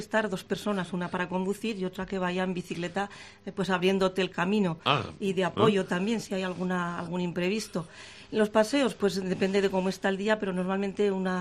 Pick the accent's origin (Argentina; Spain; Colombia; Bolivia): Spain; Ablitas, Navarre; now in Tudela, Spain; Hombre, pues yo voy a decir que soy de Ablitas, porque actualmente vivo en Tudela